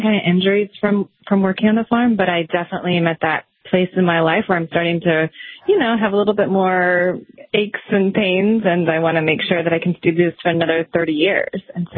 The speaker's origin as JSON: {"language": "English", "region": "Missouri", "country": "United States", "tie": "born or raised there", "said": "there's a lot different opportunities here than they were in my hometown in southwest Missouri."}